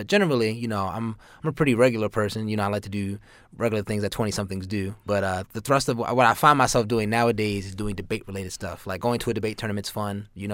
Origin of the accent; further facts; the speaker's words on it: Baltimore, Maryland, United States; Well, I'm from, I grew up in West Baltimore. Went to Digital Harbor High School, and I went to college at Towson University.